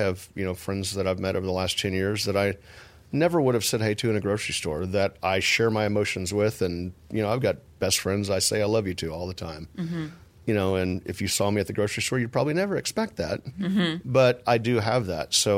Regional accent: Texas, United States; I'm from Texas

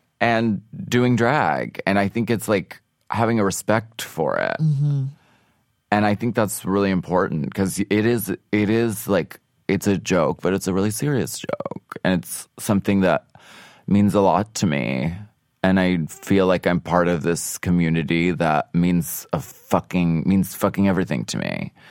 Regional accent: Pennsylvania, United States; And I'm from Pennsylvania, so like I could drink pretty much anyone under the table.

